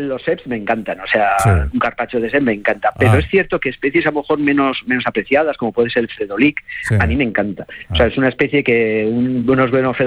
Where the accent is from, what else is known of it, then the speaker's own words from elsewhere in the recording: Basque Country, Spain; Bueno, soy del País Vasco